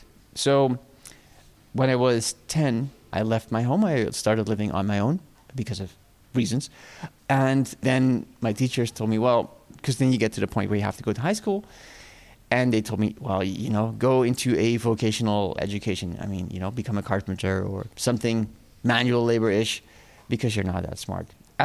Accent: Amsterdam, North Holland, Netherlands; So I was born in Amsterdam. Both my parents came from South America, from Suriname.

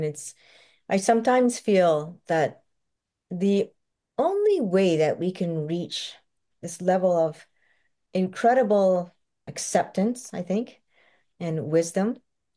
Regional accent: Malaysia; now in Canada; like I'm from Malaysia, right? It's my culture. And I don't know it well, but I'm completely integrated into Canadian life, but it's still my heritage, right?

